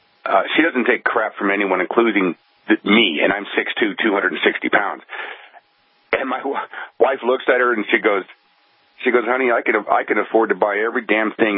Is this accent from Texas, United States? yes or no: no; Oregon, United States; I was raised on the Indian Reservation, Klamath Reservation, Northern California, Southern Oregon.